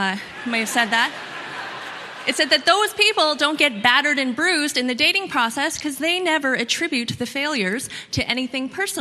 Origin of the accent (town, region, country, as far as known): Ontario, Canada; born or raised there